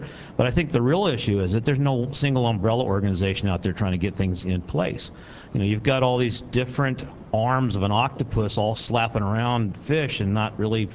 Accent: Kalamazoo, Michigan, United States; I'm from Kalamazoo, Michigan, and Western Michigan University is one of the PhysTech schools that's actually financially supported.

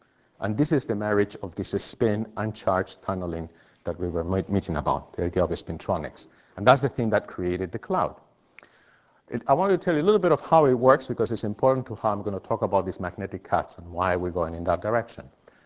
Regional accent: Mainz, Rhineland-Palatinate, Germany; Since I'm from Mainz

